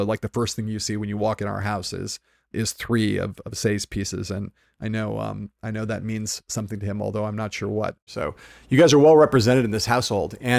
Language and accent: English; California, United States; like I grew up in the Valley. So you think about these giant communities